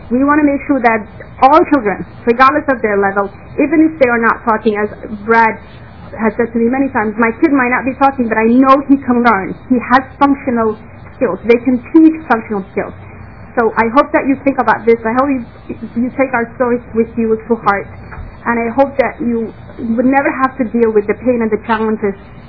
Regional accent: Somalia; now in United States; I'm originally from Somalia

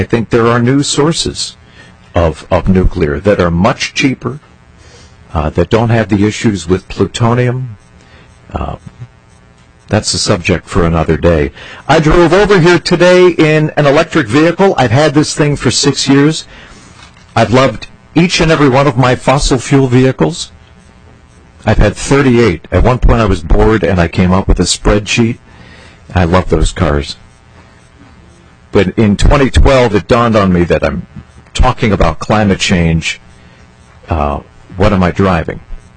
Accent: Lancaster, Pennsylvania, United States; I grew up in Lancaster, Pennsylvania.

